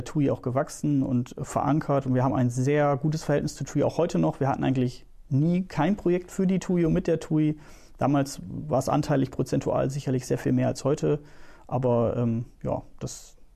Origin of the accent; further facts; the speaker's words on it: Leer, Lower Saxony, Germany; Ich bin zufällig auch in Leer groß geworden und da habe ich auch mein Abitur gemacht.